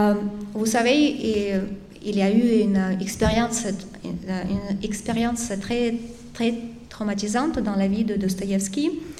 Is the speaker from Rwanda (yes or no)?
no; Russia; French is a second language; moved away as an adult; now in France; comme beaucoup de Russes